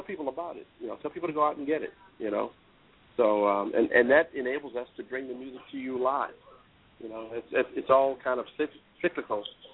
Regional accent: Baltimore, Maryland, United States; now in Los Angeles, United States; One is my hometown of Baltimore in the D.C. area.

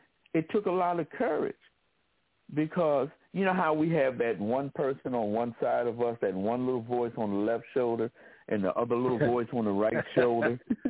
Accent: Philadelphia, Pennsylvania, United States; Then I found out you're from my hometown, Philadelphia.

